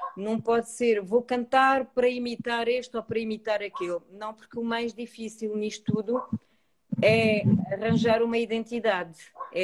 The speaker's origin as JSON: {"language": "Portuguese", "country": "Portugal", "tie": "born or raised there", "also_born_or_lived": "France", "said": "eu nasci em França e vim para Portugal"}